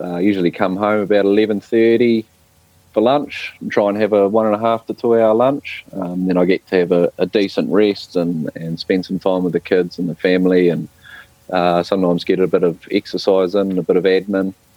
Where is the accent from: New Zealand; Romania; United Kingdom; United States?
New Zealand; Taranaki; I was born and bred in Taranaki, so I've lived here all my life apart from a bit of an OE. But yeah, I was actually brought up in town as well. Made the move to the country permanently when I left school.